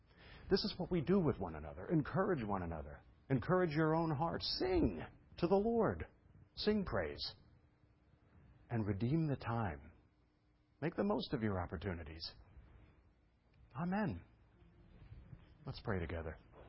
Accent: Brooklyn, New York, United States; You know, my father owned a bar when I was a kid, so I was raised in Brooklyn.

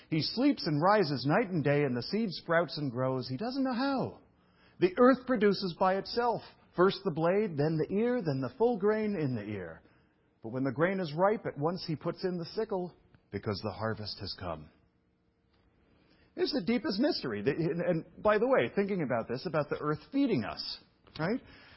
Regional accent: Brooklyn, New York, United States; this is the reason I'm from Brooklyn. I'm deprived. I never had grass when I was a kid. We don't have grass in Brooklyn.

